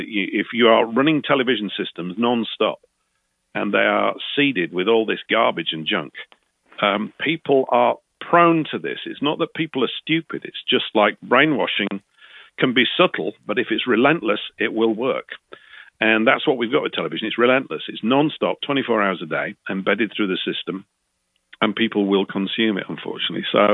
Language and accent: English; United Kingdom; when I was young, I was born in 1960. So in the 60s, growing up in Britain, watching war films on TV